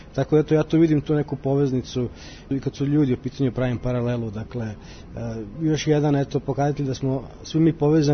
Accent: Zemun, Belgrade, Serbia; born there; Tako je, ja sam rođen ovde na Gardošu

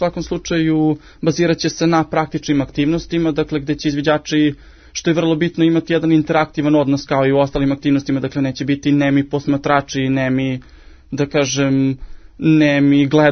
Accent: Zaječar, Zaječar District, Serbia; moj kraj, moja istočna Srbija, tu okolina Zaječara, ja sam konkretno iz Zaječara

